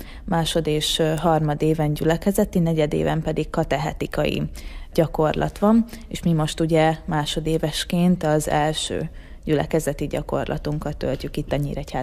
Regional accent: Zakarpattia Oblast, Ukraine; a kishogom is szintén otthon Kárpátalján tanul.

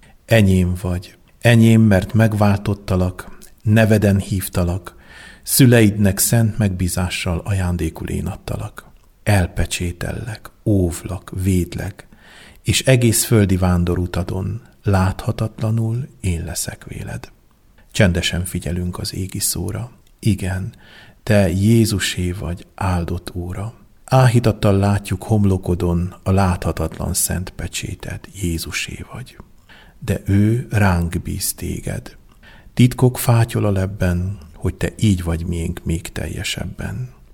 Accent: Transdanubia, Hungary; feleségem kárpátaljai, ilyen dunántúli vagyok

